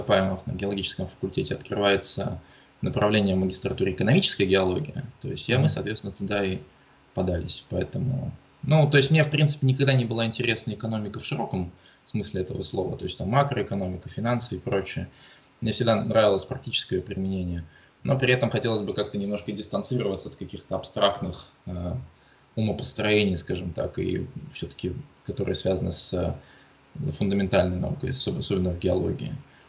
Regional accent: Apatity, Murmansk Oblast, Russia; Ну, вообще, изначально, да, я из Апатитов, то есть я из Мурманской области.

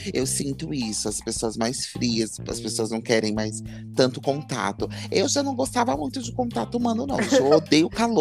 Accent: Brazil; porque a gente, como brasileiro, nós ouvimos de todo o restante do mundo, das pessoas que viajam, que nós somos o povo mais hospitaleiro

